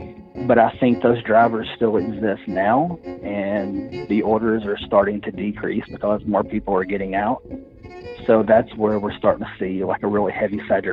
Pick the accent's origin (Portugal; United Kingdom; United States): United States; White Oak, Texas; I am from White Oaks, Texas, and I am a delivery driver.